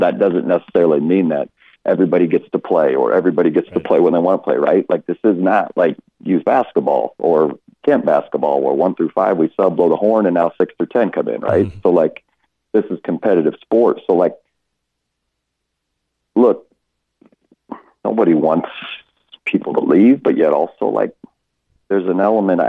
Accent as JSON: {"language": "English", "town": "Cedar Falls", "region": "Iowa", "country": "United States", "tie": "born or raised there", "said": "I grew up in Cedar Falls, Iowa, and went to Iowa State in my first semester at Iowa State."}